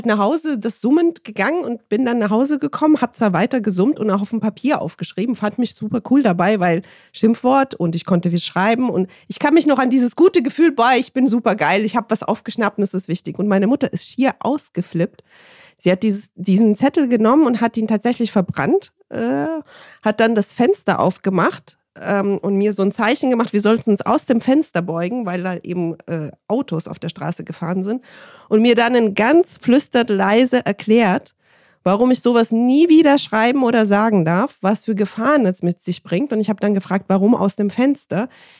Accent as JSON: {"language": "German", "country": "Romania", "tie": "born or raised there", "said": "Ich bin ja in Rumänien groß geworden und während der Diktatur."}